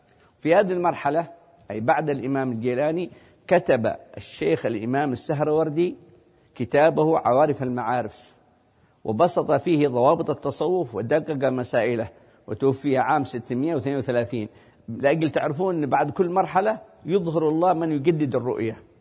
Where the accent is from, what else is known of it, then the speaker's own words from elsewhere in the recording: Hadhramaut, Yemen; عندنا في حضرموت